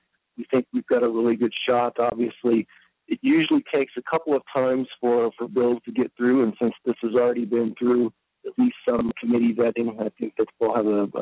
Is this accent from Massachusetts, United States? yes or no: no; Columbus, Ohio, United States; I'm from Columbus, Ohio, so I was rooting for Ohio State for that game, too.